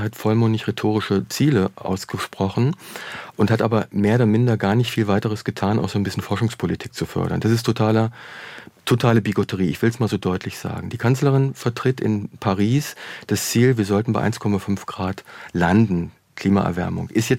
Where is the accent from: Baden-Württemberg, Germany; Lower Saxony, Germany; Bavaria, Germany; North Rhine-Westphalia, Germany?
Lower Saxony, Germany; Braunschweig; Ich komme aus Braunschweig, genau.